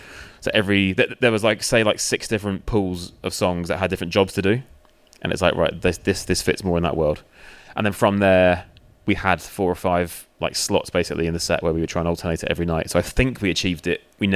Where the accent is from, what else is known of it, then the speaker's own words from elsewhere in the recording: Plymouth, South West England, United Kingdom; So dragged them all the way down to my hometown in Plymouth.